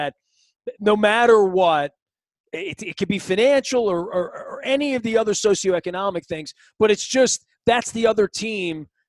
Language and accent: English; Dundalk, Maryland, United States; I grew up in Dundalk, you know, in Archie Bunker's Dundalk.